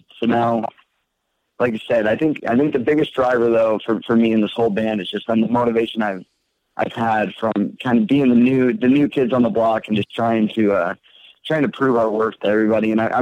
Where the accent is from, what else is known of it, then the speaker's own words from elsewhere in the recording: Michigan, United States; also born or lived in Port Huron; because, you know, I'm from Michigan, so I've the Blue Water, but I lived in Port Huron, so I always go over the Blue Water Bridge.